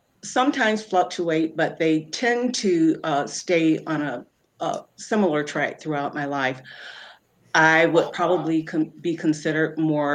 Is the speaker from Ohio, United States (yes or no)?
yes; Chagrin Falls, Ohio, United States; also born or lived in Florida; I was born in Florida, grew up mainly in the Cleveland area, most of my life in the Chagrin Falls area.